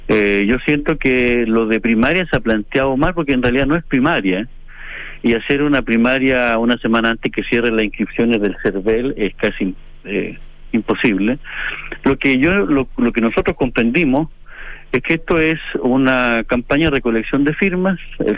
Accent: Purén, Araucanía, Chile; en Purén, de donde soy yo

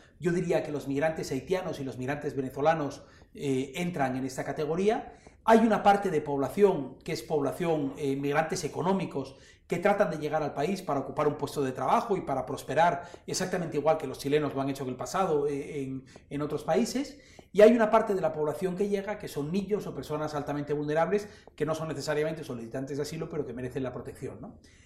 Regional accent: Spain; los prejuicios que muchas veces teníamos como españoles

